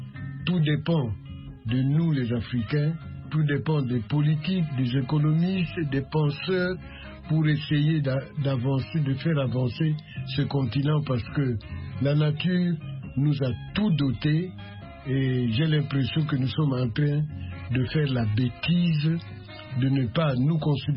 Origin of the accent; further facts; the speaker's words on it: Angola; also born or lived in Congo; moi, je suis angolais, je suis né au Congo.